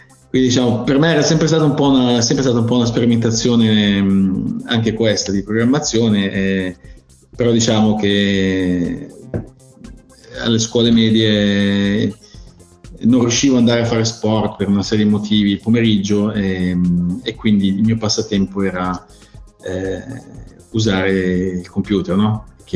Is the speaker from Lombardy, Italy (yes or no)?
yes; Milan, Lombardy, Italy; E in Italia, sono cresciuto a Milano